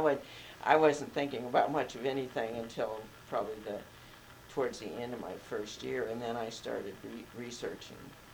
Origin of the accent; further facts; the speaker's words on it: Midwest, United States; I grew up in the Midwest, and Midwest summers, I mean, don't have anything on Vietnam.